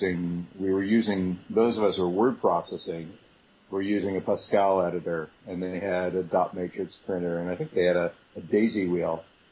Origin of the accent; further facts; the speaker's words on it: Italy; I should say I grew up in Italy